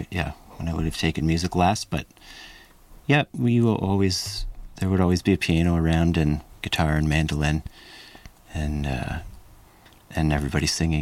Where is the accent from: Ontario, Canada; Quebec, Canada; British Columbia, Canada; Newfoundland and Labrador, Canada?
Ontario, Canada; Owen Sound; it's like 2 hours from Guelph, 2 hours from T